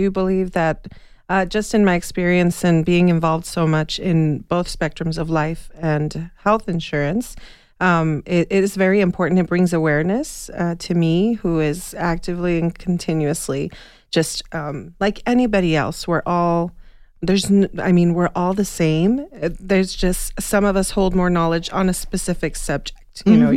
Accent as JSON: {"language": "English", "town": "Tucson", "region": "Arizona", "country": "United States", "tie": "born or raised there", "also_born_or_lived": "Mexico", "said": "I'm a native Tutsonan. I'm the fourth of six children. My parents are immigrants. We're from Mexico. They're from Mexico. I was born here."}